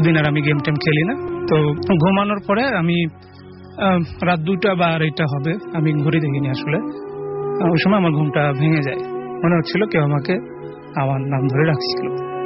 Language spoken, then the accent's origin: Bangla; Belkuchi, Rajshahi Division, Bangladesh; আমি রাতে ঘুমিয়েছিলাম আমার গ্রামের বাড়িতে সিরাজগঞ্জের বেলকুচি তামাবাসা